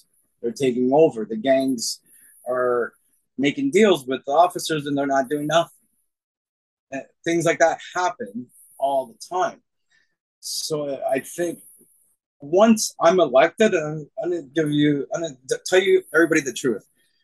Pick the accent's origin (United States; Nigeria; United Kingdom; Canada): Canada; Toronto, Ontario; I'm part of Toronto. And I was raised and born in Toronto.